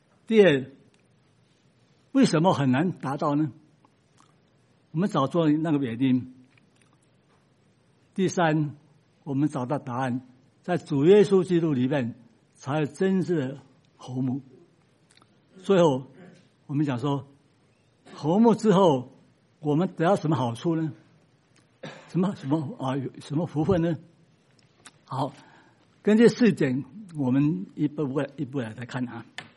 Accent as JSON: {"language": "Chinese", "country": "China", "said": "我们东方，我们中国人也有这样盼望"}